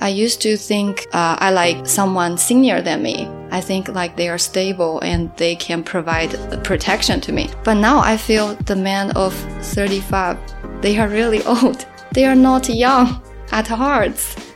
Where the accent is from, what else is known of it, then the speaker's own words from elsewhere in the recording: Suzhou, Jiangsu, China; English is a second language; also born or lived in Melbourne; now in Shanghai, China; Like back in my hometown, Suzhou, I also had this strange feeling of feeling empty and not belong in the city. And when I make it to Melbourne and now to Shanghai, I have similar feelings.